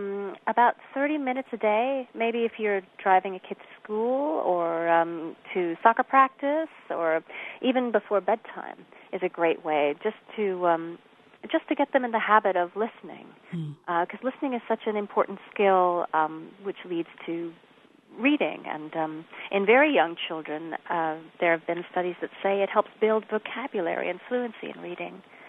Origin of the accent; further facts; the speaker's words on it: New York City, New York, United States; also born or lived in London, United Kingdom; I was raised in New York City, partly in New York City and partly in London.